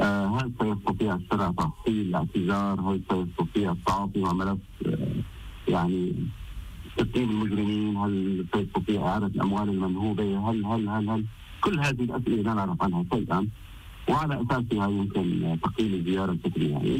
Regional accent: Syria; هذا التاريخ لا يفارقنا أبدا نحن كسوريين

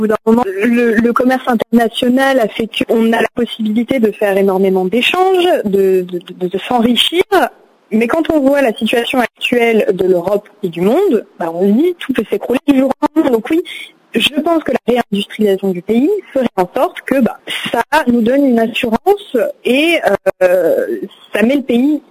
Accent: Metz, Grand Est, France; je suis née à Metz et j'ai grandi juste à côté de la circonscription, donc dans laquelle je suis candidate, qui est à moins de 2 km de mon domicile.

